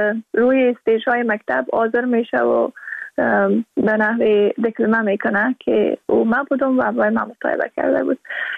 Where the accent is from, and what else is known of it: Afghanistan